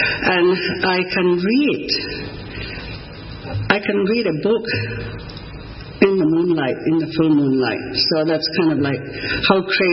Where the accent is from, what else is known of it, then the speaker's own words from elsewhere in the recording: Mizoram, India; English is a second language; now in Valdosta, United States; As you can see, I'm not from Valdosta, Georgia. I started my art journey on the dark side of the planet called Mizoram. It's in a very remote area of the easternmost part of India.